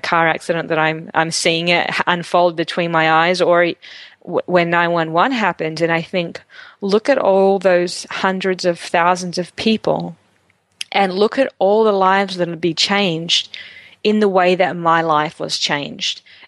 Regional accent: Australia; now in United States; So that's probably the more of the perspective that I had at that time, being Australian.

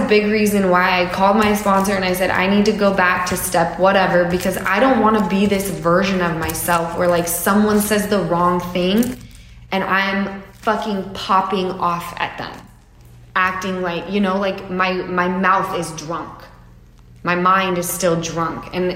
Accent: Utah, United States; I come from Utah, I do this

